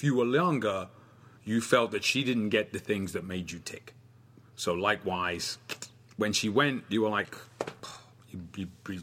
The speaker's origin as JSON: {"language": "English", "region": "England", "country": "United Kingdom", "tie": "born or raised there", "moved": "yes", "lives_now": "United States", "said": "Growing up in England in the 80s, and that was the time when I left England to come to America"}